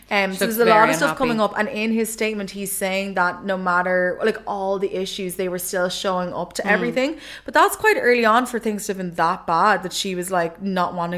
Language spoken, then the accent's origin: English; Ireland; Not that we need to say any of this shite because we're Irish.